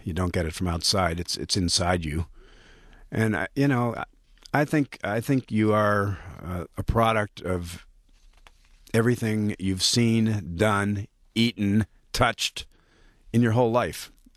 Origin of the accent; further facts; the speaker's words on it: Detroit, Michigan, United States; now in Bloomfield Hills, United States; I'm from Detroit, and I'm proud of it, and I'm getting prouder by the day.